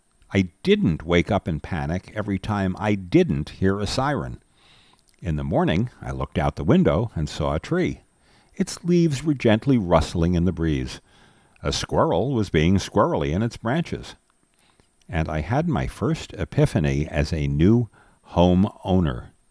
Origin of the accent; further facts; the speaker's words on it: New York City, New York, United States; I grew up in New York City, and my sojourns to the country were of limited significance.